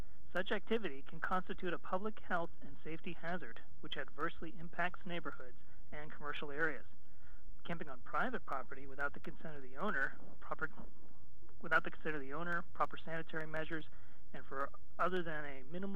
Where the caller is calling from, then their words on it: Manteca, California, United States; Manteca, California.